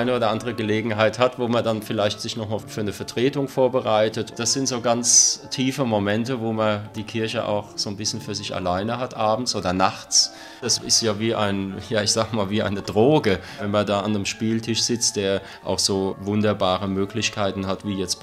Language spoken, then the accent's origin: German; Worms, Rhineland-Palatinate, Germany; Ich bin gebürtig aus Worms und habe das schon als Bub und nachher als Jugendlicher so mitgekriegt